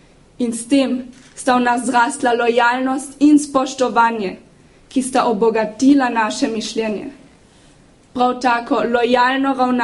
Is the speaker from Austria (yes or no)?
yes; Ludmannsdorf, Carinthia, Austria; in stara sem 17 let. Obiskujem 7. B razred slovenske gimnazije in prihajam iz Bilčosa.